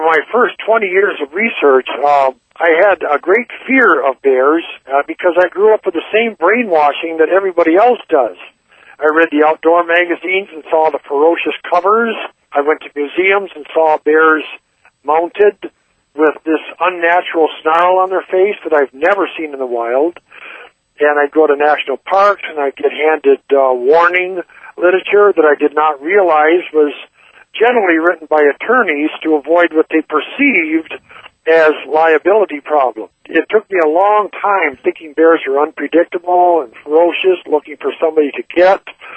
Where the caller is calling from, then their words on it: Ely, Minnesota, United States; 20 miles from Ely, Minnesota, in northeastern Minnesota.